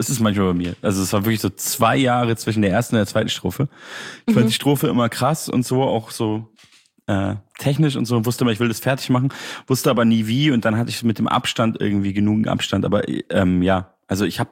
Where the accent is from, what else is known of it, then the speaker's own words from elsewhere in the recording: Munich, Bavaria, Germany; Ich komme ja eigentlich aus München.